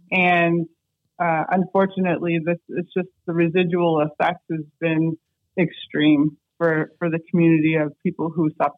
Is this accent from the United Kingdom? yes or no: no; Ontario, Canada; born there; from the time I was born in Southwestern Ontario.